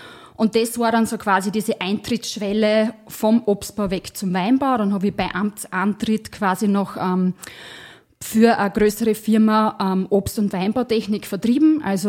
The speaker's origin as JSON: {"language": "German", "region": "Styria", "country": "Austria", "tie": "born or raised there", "lives_now": "Burgenland, Austria", "said": "ich bin die steirische Burgenländerin. Da merkt man es am leichtesten, weil natürlich meine Heimat wird immer die Südoststeiermark bleiben. Da bin ich aufgewachsen, da sind die Wurzeln. Aber zu Hause bin ich mittlerweile schon sehr im Burgenland auch"}